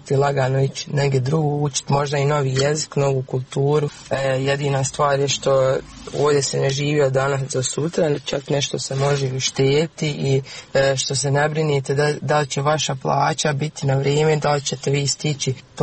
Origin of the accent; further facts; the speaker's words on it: Bosnia & Herzegovina; moved away as an adult; to stanje u mom rodnom kraju koji zapravo izumire. Za početak uopće života u Bosni nakon faksa i pronalaska posla